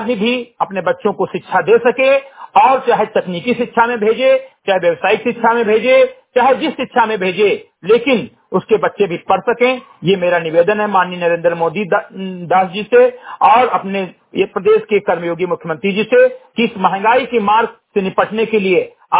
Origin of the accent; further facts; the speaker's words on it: Uttar Pradesh, India; ग्राम सभा सिंदरी गटई, विकासखंड मेंटुरवा, जनपद बहराइच का मूल निवासी हूँ